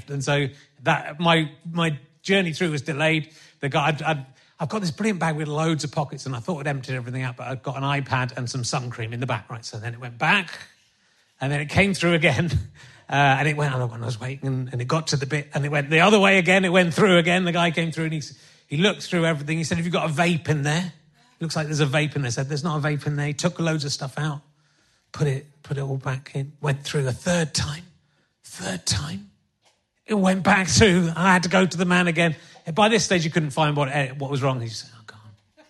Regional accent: East of England, United Kingdom; I came from Hertfordshire, which is not near to Belfast.

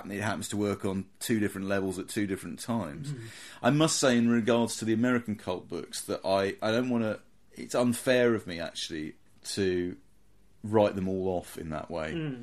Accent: Croydon, London, United Kingdom; I grew up near Croydon. I grew up in quite a conservative household, in all senses of the word.

